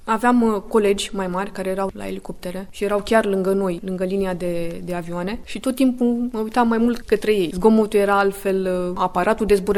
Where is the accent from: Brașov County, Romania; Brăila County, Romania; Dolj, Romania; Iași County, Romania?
Brăila County, Romania; Brăila; Eu sunt deloc din Brăila și zona în care locuiam era înconjurată de unități militare.